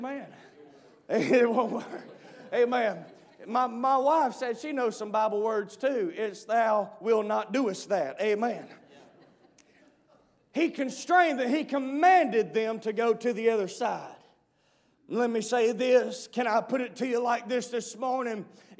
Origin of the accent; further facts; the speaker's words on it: Georgia, United States; now in South Carolina, United States; I'm from Georgia, and I'm a transplant to South Carolina, so y'all don't mind if I come up to North Carolina and preach for a minute, do you?